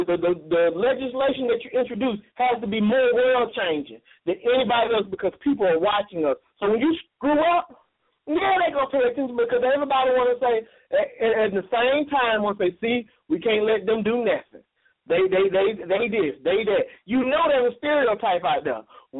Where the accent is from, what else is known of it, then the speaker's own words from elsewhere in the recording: Gresham Park, Georgia, United States; And I'm from, and I was raised in DeKalb County, Gresham Park. Y'all know about that 34.